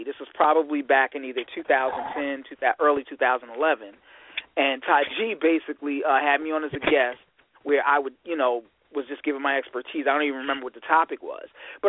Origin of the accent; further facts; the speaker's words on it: Michigan, United States; I'm your host from Michigan